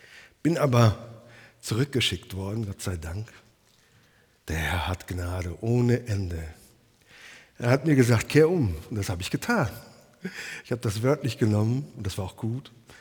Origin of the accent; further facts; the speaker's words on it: Lower Saxony, Germany; born there; ich komme gebürtig aus dem Emsland, aus unserem Samaria, wenn ich das so sagen darf. Komme da aber auch aus dem christlichen Elternhaus.